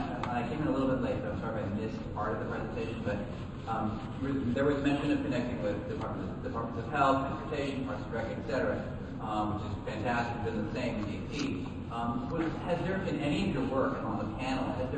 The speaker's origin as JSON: {"language": "English", "town": "Washington", "region": "District of Columbia", "country": "United States", "said": "I'm from Washington, D.C."}